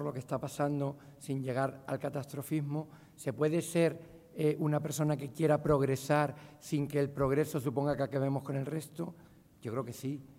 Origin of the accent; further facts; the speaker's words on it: Tres Cantos, Community of Madrid, Spain; Creo que soy español, tricantino.